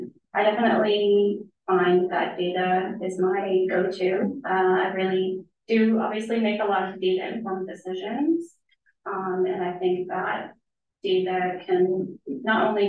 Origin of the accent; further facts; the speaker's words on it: Boston, Massachusetts, United States; moved away as an adult; also born or lived in Texas; So I'm from Boston, born and raised, lived there for the first 23 years of my life, and then I moved to Texas.